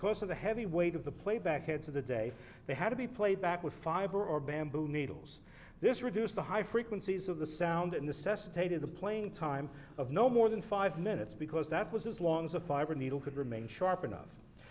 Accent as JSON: {"language": "English", "town": "Teaneck", "region": "New Jersey", "country": "United States", "tie": "born or raised there", "said": "made at their laboratories in my hometown of Teaneck, New Jersey"}